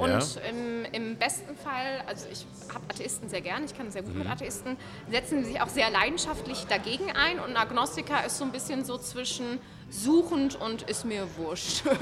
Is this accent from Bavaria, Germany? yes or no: no; Cologne, North Rhine-Westphalia, Germany; now in Vienna, Austria; als Kölnerin kommt die an und ist so komplett, so ist das nicht alles toll